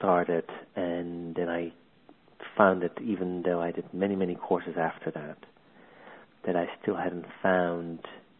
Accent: Netherlands; English is a second language; moved away as an adult; now in London, United Kingdom; As you might hear from my accent, originally from the Netherlands, moved to London about 7 years ago

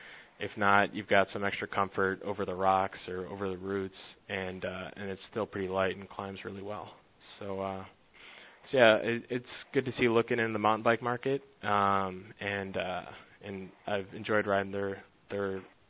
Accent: Midwest, United States; probably from growing up in the Midwest and not getting a chance to do any major climbing.

